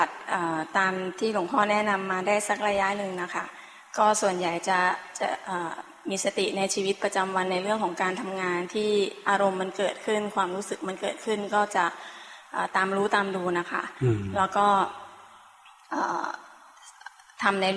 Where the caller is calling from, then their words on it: Ubon Ratchathani, Thailand; อุบลราชธานีค่ะ